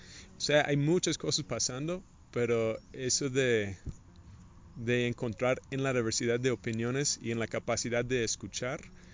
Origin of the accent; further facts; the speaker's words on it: United States; incluyendo los Estados Unidos, de donde vengo yo